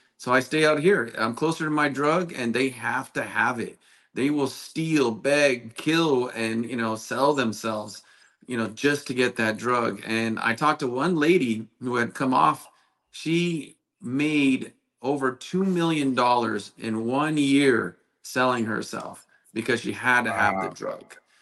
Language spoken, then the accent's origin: English; California, United States; this is not the way that I grew up here in San Fernando Valley and Santa Clarita